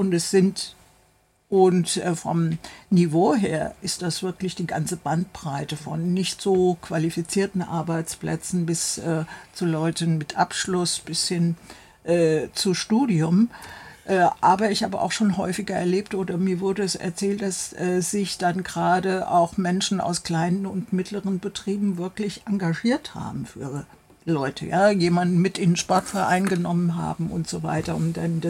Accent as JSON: {"language": "German", "town": "Frankfurt", "region": "Hesse", "country": "Germany", "said": "Ich komme ja aus Frankfurt."}